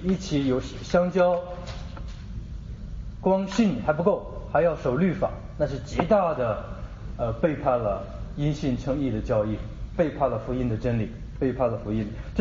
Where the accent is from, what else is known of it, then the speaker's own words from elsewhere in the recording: China; 我们中国人讲面子